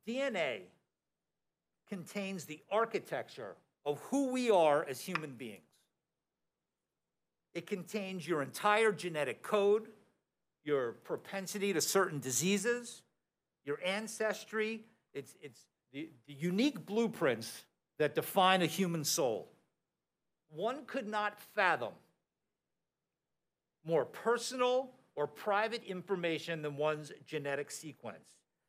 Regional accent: Fort Lauderdale, Florida, United States; I'm also a proud Floridian. I grew up down here. I grew up in Fort Lauderdale. So don't hold my Yankee-ness against me.

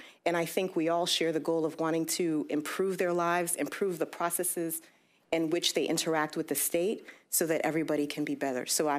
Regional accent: Miami, Florida, United States; also born or lived in Haiti; I was raised in Miami-Dade, public schools all throughout

